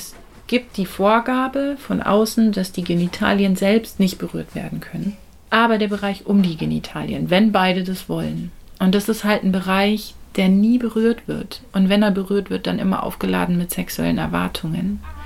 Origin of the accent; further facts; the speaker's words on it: Bavaria, Germany; ich bin in Bayern aufgewachsen, war auf einer katholischen Mädchenschule